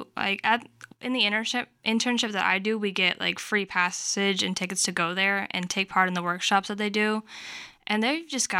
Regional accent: Davenport, Iowa, United States; I'm from Davenport.

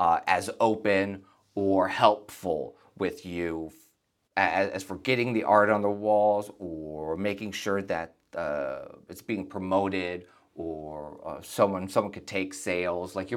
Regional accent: Davenport, Iowa, United States; also born or lived in Minneapolis; Oh, I was born and I grew up in Davenport.

